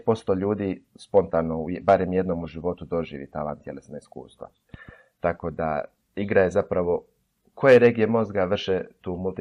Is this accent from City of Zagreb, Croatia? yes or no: no; Ploče, Dubrovnik-Neretva County, Croatia; ja sam mali iz Ploča